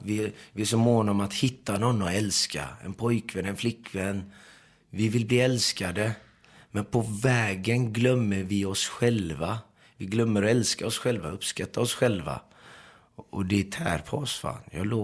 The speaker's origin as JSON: {"language": "Swedish", "country": "Iran", "said": "jag är ju iranier. Jag är för fan inte turk. Varför kallar de mig för turk? Min morsa har lite turkisk blomma."}